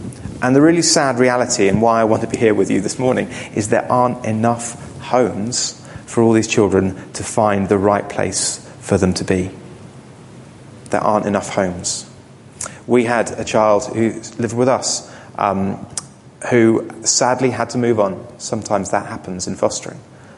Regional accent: West Midlands, United Kingdom; I said I grew up in Worcestershire. When I grew up in Worcestershire, when I was about 8 years old, my parents separated.

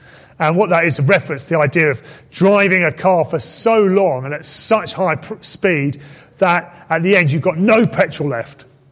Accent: United Kingdom; I think the hardest thing for us, if we're British, is that we are so conscious of what other people think.

